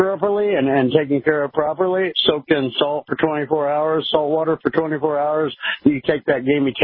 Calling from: Arizona, United States; That's the way it is here, but I'm originally from Arizona

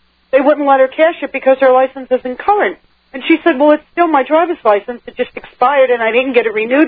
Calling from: New York, United States; New York.

